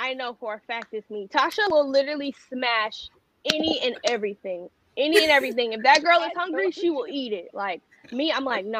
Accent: New Jersey, United States; Oh my God, I'm from Jersey.

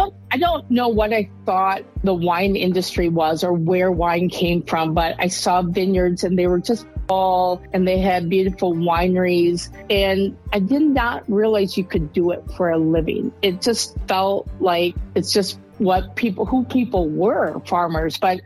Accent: Wisconsin, United States; And I grew up in Norman Rockwell situation, and that's my memory.

